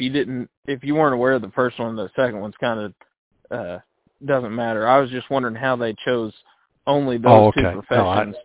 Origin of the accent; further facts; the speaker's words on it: Rogers, Arkansas, United States; Well, I'm from Rogers originally.